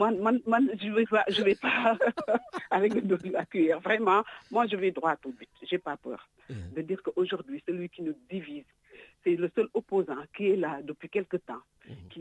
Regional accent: Senegal; moved away as an adult; Moi, j'ai quitté le Sénégal dans les années 90. Donc, moi, j'ai vu l'évolution du Sénégal, parce que je suis souvent au Sénégal.

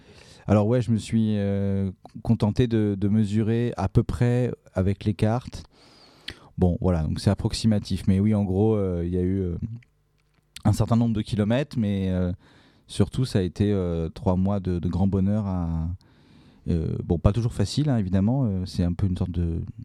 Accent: Provence-Alpes-Côte d'Azur, France; C'est important pour moi de faire ça dans la région parce que c'est... Bah, je sens que c'est un peu chez moi, quoi. C'est là où j'ai grandi

